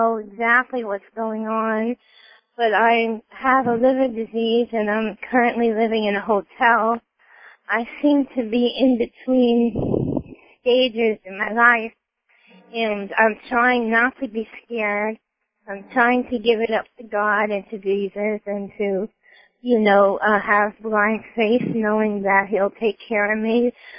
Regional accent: New York, United States; I'm from originally from New York.

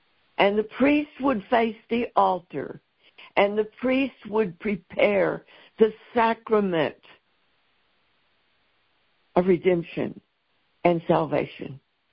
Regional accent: Texas, United States; accent: Texas; My Texas accent isn't quite the accurate.

